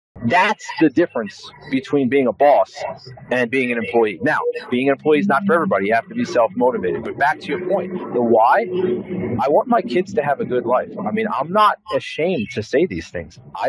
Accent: United States; born there; I was born in the United States. That in and of itself is lucky, in my opinion.

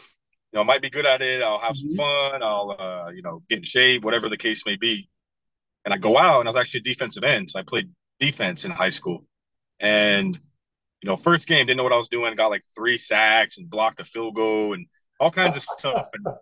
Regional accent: South Dakota, United States; I was born and raised on the Pioneer Indian Reservation here in South Dakota. You know, grew up, my father's Black, my mother's Native American.

